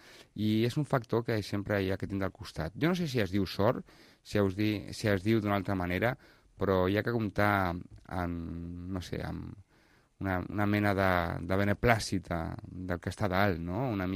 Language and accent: Catalan; Barcelona, Catalonia, Spain; born there; de Barcelona. Va ser el primer gran casal que es va crear, i a més és del meu barri, on jo vaig néixer